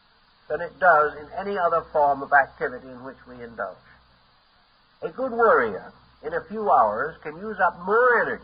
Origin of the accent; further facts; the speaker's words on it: New York City, New York, United States; I remember growing up in New York.